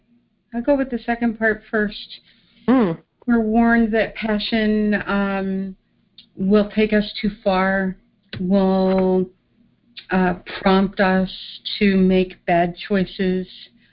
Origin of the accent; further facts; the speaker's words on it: Southern United States, United States; I'm from the South. So, you know, the passion of Christ